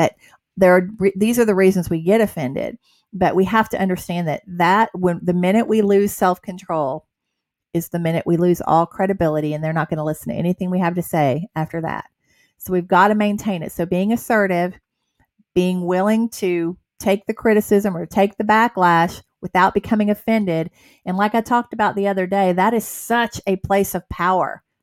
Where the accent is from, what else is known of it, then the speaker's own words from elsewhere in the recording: Atlanta, Georgia, United States; which y'all knew I grew up in Buckhead and in Atlanta, and I worked in Buckhead in my early adult years.